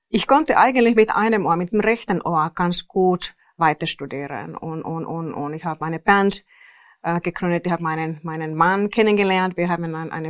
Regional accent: Helsinki, Uusimaa, Finland; now in Austria; Also ich komme aus Helsinki, aber ich bin schon sehr lange in Österreich, aber ich bin in Helsinki aufgewachsen.

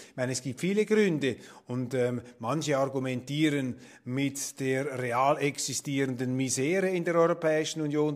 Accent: Switzerland; Jetzt nicht als Schweizer, als Bürger, als Politiker auch, als Milizler.

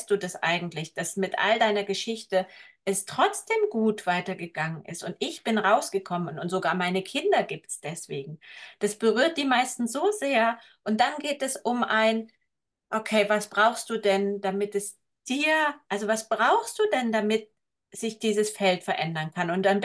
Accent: East Germany, Germany; Und ich komme ja aus dem Osten

